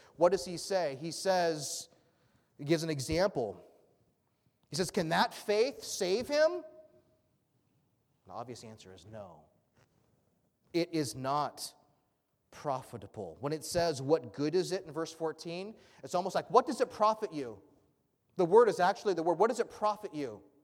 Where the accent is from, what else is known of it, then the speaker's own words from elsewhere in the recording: Georgia, United States; When we grew up in Georgia, the dirt there is red Georgia clay, they call it.